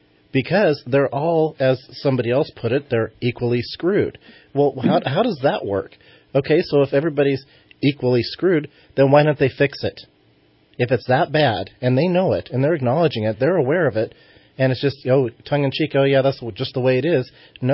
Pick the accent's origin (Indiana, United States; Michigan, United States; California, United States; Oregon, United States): California, United States; McArthur; I grew up in a small town. I grew up in MacArthur, which is northeastern Shasta County. So it's 75 miles away from Redding, up in the hills.